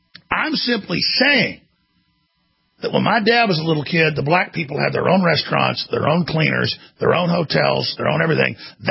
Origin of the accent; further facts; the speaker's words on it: Dallas, Texas, United States; Dude, I had over 50 racist black people physically attack me when I was growing up in Dallas.